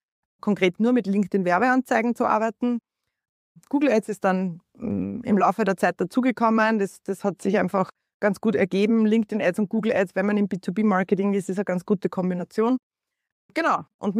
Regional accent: Upper Austria, Austria; ich sitze in Linz, das hört man auch an meinem Akzent. Ich bin gebürtige Oberösterreicherin

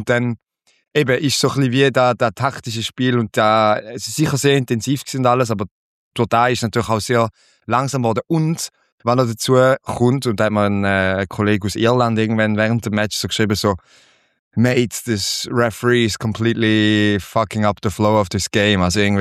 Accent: Switzerland; für uns als Schweizer

